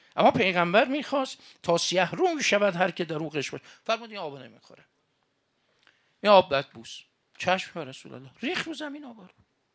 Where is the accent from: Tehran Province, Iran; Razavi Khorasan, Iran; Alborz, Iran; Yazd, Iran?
Razavi Khorasan, Iran; Mashhad; ما بچه مشهدیم